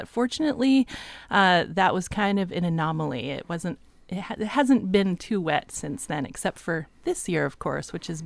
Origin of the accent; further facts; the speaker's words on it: Astoria, Oregon, United States; I was born and raised in Astoria. Actually spent time here as a child at Coast Community Radio, and went away to college, University of Oregon